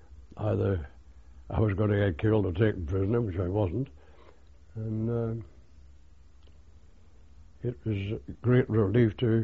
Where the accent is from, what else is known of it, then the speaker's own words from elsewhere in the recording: Wrexham, Wales, United Kingdom; I landed at Ramsgate, and then I went by train to Wrexham in North Wales, which is my hometown, funnily enough.